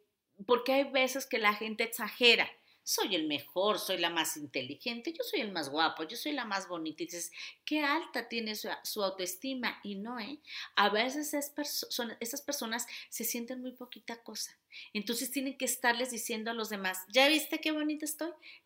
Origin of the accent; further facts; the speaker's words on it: Mexico; Les recuerdo que yo soy mexicana, por eso les hablo de esto.